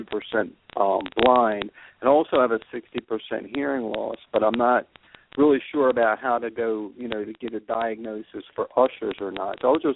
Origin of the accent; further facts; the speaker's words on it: Maryland, United States; I'm from Maryland.